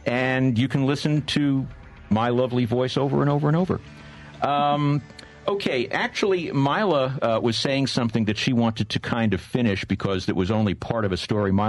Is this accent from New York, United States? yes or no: yes; Brooklyn, New York, United States; moved away; I'm originally an expatriate Yankee. I come from Brooklyn. And when I first came down here in 77